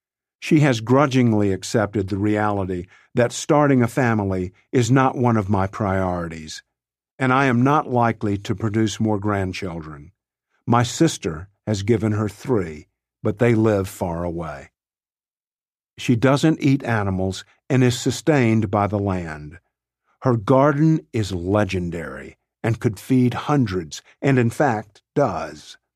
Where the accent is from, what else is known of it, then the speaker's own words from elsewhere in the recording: Dyersburg, Tennessee, United States; My mother inherited the family farm near Dyersburg, Tennessee, my hometown.